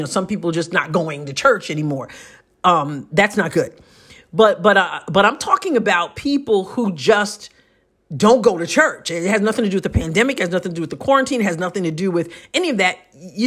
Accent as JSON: {"language": "English", "region": "New York", "country": "United States", "tie": "born or raised there", "said": "You know, I'm a New Yorker, born and raised. And in the last several years, I've lived in Southeast Missouri."}